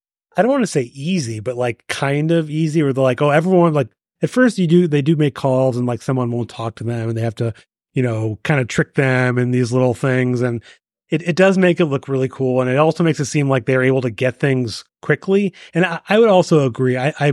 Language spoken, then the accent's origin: English; Washington, District of Columbia, United States; I'm from Washington.